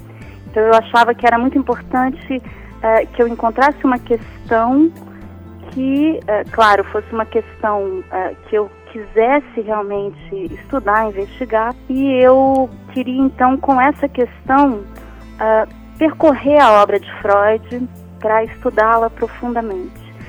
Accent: Brasília, Federal District, Brazil; born there; Eu nasci em Brasília, como você já disse, e fiz como graduação o curso de Psicologia

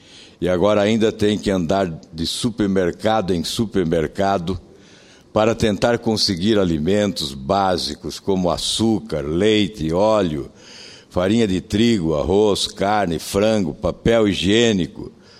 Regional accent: Brazil; now in Barquisimeto, Venezuela; eu moro na Venezuela há 13 anos, sou brasileira, meu marido e meus filhos são venezuelanos.

